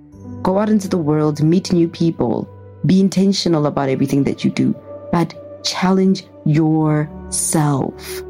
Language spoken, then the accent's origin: English; Pretoria, Gauteng, South Africa; I'm a girl from Pretoria. I'm introverted.